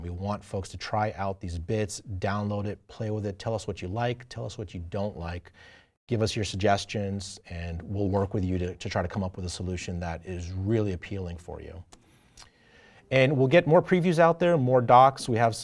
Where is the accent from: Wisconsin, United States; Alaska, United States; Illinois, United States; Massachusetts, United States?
Massachusetts, United States; Boston; Hey, Boston, this is my hometown.